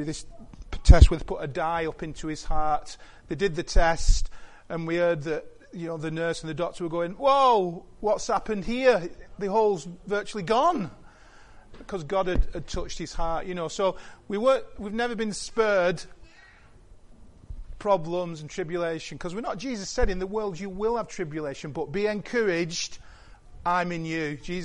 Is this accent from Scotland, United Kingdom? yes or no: no; Tyldesley, North West England, United Kingdom; I was born on Shackley Council Estate in Tilsley, lived the first 20 years of my life.